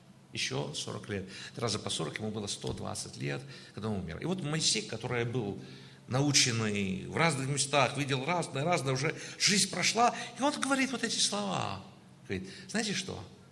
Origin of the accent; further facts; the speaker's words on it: Georgia; also born or lived in Russia / Israel / Canada; now in Cleveland, United States; Я родом из Грузии, жил в России, жил в Израиле, да, в Канаде жил и уже больше, чем 18 лет в Америке.